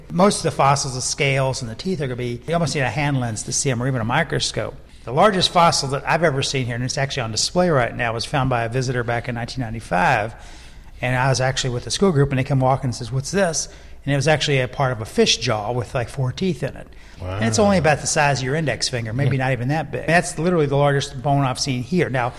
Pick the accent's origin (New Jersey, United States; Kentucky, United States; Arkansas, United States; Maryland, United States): Kentucky, United States; Louisville; I grew up in Louisville. Right. There were Devonian fossils in my neighborhood.